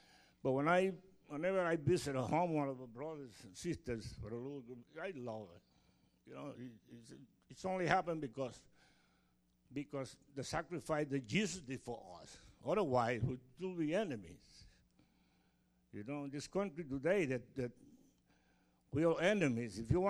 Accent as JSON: {"language": "English", "country": "Puerto Rico", "tie": "born or raised there", "lives_now": "United States", "said": "I grew up outside the United States, so I am from Puerto Rico"}